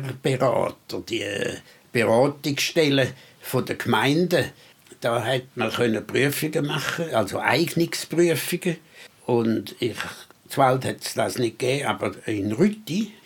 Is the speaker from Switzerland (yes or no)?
yes; Wald, Zurich, Switzerland; Ich bin im Wald aufgewachsen, alle Schulen habe ich dort gemacht.